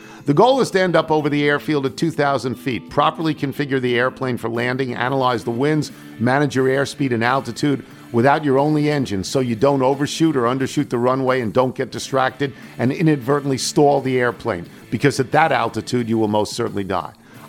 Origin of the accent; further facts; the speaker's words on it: Baltimore, Maryland, United States; now in Dana Point, United States; retired in beautiful Dana Point, California, a beach town halfway between L.A. and San Diego, but I grew up in Baltimore.